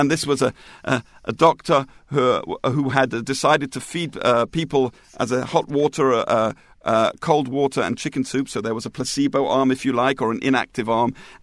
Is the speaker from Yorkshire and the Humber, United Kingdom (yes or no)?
no; London, United Kingdom; Growing up in London in those dark, rainy nights, I look forward to it.